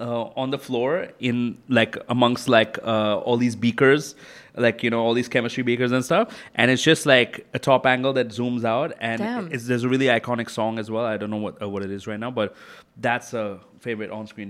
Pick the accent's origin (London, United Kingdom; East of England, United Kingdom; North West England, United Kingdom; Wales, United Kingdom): London, United Kingdom; moved away; I grew up in London, but did not know my culture so well. And when I moved here, I finally started